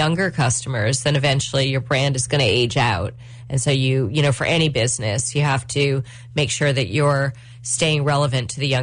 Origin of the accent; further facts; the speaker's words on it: Westchester, New York, United States; You know, we could talk about growing up in Westchester.